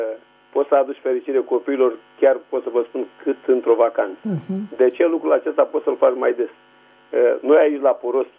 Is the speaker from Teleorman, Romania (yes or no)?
yes; Teleorman, Romania; de la Telorman.